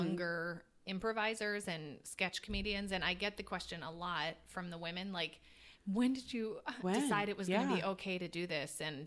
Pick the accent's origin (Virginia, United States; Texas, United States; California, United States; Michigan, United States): Michigan, United States; also born or lived in Chicago; And I grew up in Michigan, but then I was in Chicago for about 9 years.